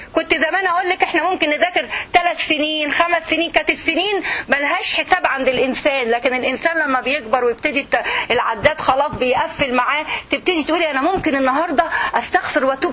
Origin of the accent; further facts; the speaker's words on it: Egypt; now in United States; احنا عندنا في مصر التدخين عالي جدا